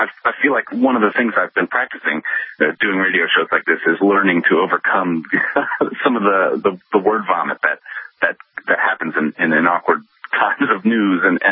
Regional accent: Boston, Massachusetts, United States; I'm coming at this as a Bostonian as well, so this is really close to home.

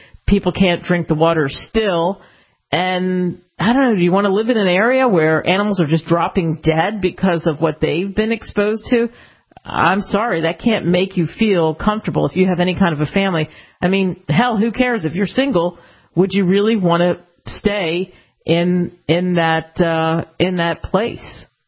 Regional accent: Los Angeles, California, United States; I don't really root for either team, as I'm from Los Angeles.

